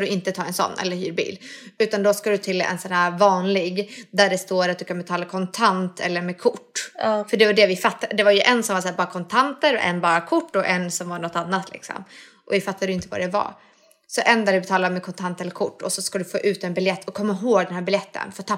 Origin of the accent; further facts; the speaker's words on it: Sweden; Och jag är svensk och finsk liksom.